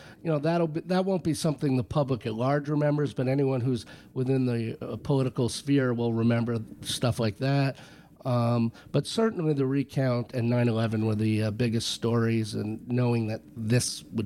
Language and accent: English; New York, United States; And again, big … fan and growing up on Long Island, I would grab the New York Post, the Daily News, the Times, and Newsday.